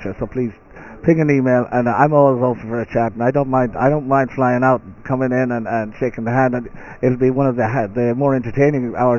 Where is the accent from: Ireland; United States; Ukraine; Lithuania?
Ireland; We can see it because we're Irish as well.